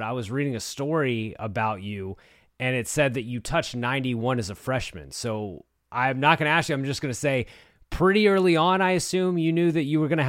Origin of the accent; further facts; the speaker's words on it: Texas, United States; I grew up in Texas where even in the 2000s, like travel ball was very prevalent.